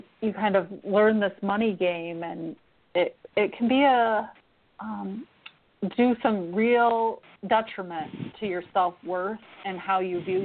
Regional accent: San Diego, California, United States; born there; I was born in San Diego, and I was raised across the country

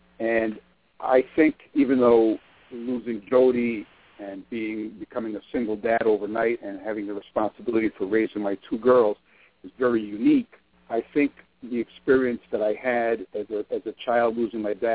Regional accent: Port Chester, New York, United States; now in Groton, United States; I'm originally from a town called Portchester, New York, which is north of the Bronx in Westchester County.

